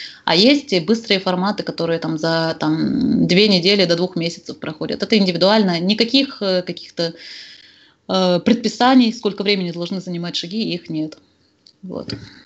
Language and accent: Russian; Arctic, Russia; Я упоминала бывшего папиного коллегу, моего друга, да, который из моего родного города. А это Заполярье.